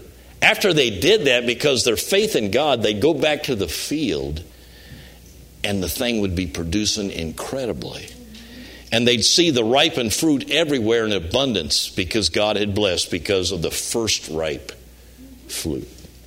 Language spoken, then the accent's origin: English; Kansas, United States; I was raised in Kansas. So I wasn't a farmer, but I had a lot of friends that were.